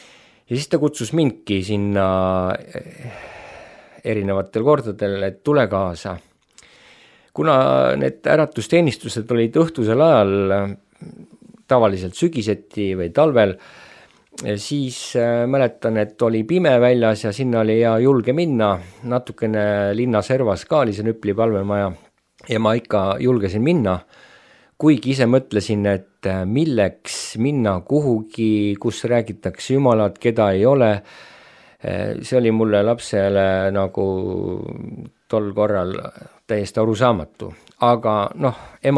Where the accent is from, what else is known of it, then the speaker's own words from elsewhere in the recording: Otepää, Valga County, Estonia; Aga sündisin ma nimelt Otepääl, sellises väikses linnas, kus kõik tundsid kõiki. Ja sel ajal oli lihtne. Käisin koolis, sündisin mitte kristliku perekonda, mind kasvatas üksi ema